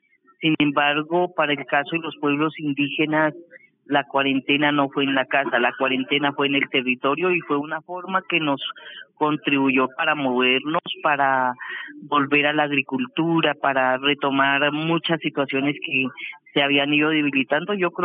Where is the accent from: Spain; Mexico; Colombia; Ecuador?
Colombia; Cauca; primero yo soy de Tierra Adentro. Tierra Adentro es el municipio de Páez e Inza.